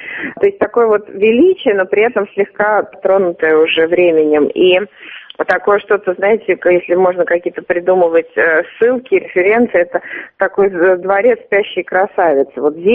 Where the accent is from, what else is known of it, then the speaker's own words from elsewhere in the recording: Saint Petersburg, Russia; Не знаю, потому что я из Петербурга.